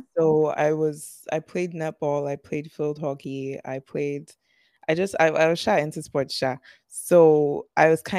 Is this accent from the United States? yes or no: no; Nigeria; first language English; oh, yeah, I'm Nigerian.